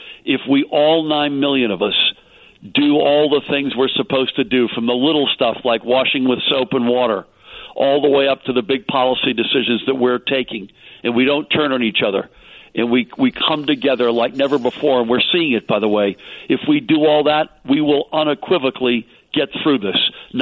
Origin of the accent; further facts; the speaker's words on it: Massachusetts, United States; I was born in Boston. I grew up outside of Boston.